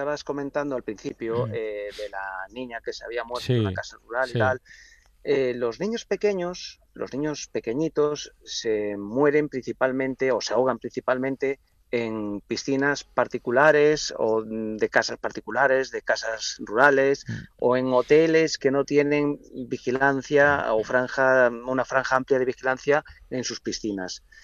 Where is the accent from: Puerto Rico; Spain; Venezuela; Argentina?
Spain; Galicia; yo soy de Galicia y estamos teniendo temperaturas en Galicia que son, una barbaridad en comparación con la fecha y con otros años